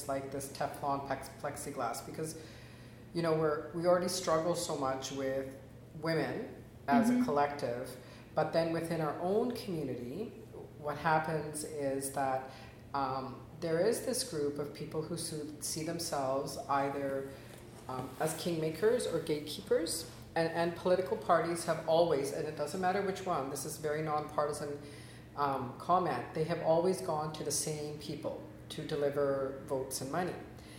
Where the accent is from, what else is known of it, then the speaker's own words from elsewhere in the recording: Canada; I define myself as Canadian. I've always lived like that.